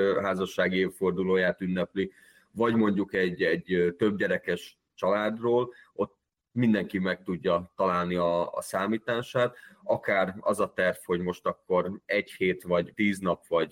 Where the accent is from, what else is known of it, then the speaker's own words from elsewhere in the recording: Hungary; magyarok vagyunk